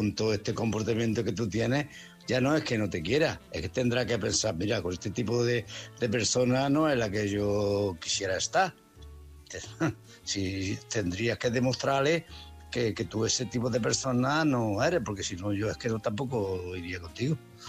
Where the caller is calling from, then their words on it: Málaga, Andalusia, Spain; de Málaga.